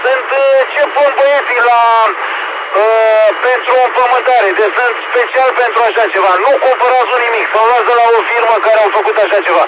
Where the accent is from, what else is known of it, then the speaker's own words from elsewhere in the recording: Pitești, Argeș, Romania; sunt de la Pitești.